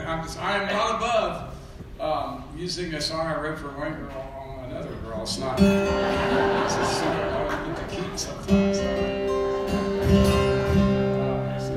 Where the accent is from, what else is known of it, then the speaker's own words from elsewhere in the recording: Texas, United States; I grew up in Texas and I didn't play football, so this was my only chance.